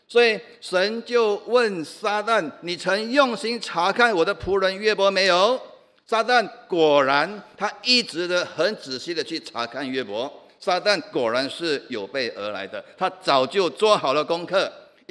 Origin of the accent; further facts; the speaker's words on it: Singapore; 我相信我们新加坡人应该是最熟悉的